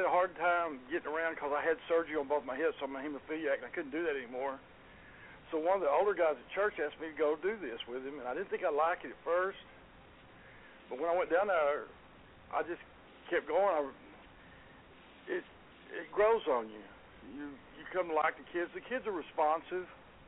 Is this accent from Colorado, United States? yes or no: no; Garland, Texas, United States; I grew up in Garland, Texas. I've lived in Garland all my life.